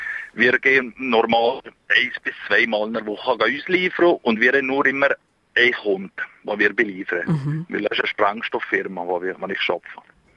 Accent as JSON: {"language": "German", "region": "Valais", "country": "Switzerland", "said": "Und als Walliser ist ja das eh kein Problem, der Schnee für uns."}